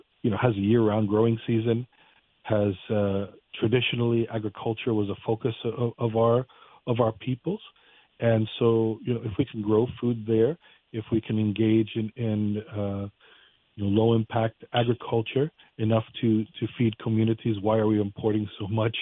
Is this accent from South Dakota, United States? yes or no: no; New York, United States; born there; My family comes from the island. Both my parents were born on the island. They came here. I was born here in New York, but fortunately, I was brought back and forth quite regularly